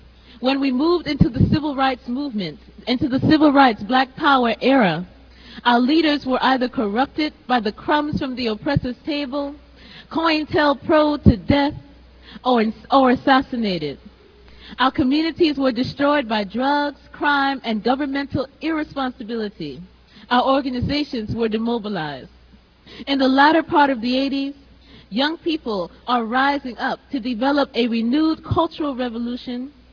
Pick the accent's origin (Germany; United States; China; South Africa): United States; Brooklyn, New York; Oh, forgive me, sorry. I'm from Bed-Stuy, forgive me.